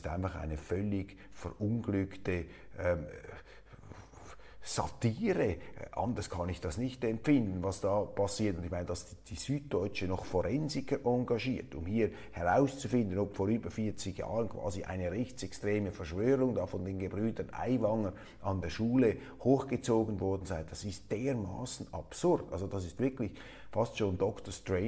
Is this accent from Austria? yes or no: no; Switzerland; Und als Schweizer kann man da einfach nur die Stirn runzeln.